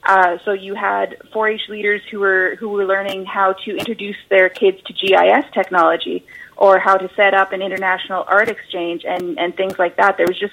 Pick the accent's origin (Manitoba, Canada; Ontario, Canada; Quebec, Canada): Manitoba, Canada; when I was growing up in Manitoba, obviously in rural Manitoba, I was part of 4-H